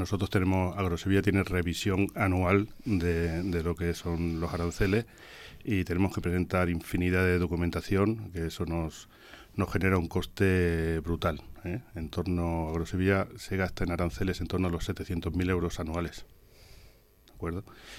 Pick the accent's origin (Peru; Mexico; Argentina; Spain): Spain; Andalusia; el problema del agua es un problema acuciante en Andalucía, que somos la huerta de Europa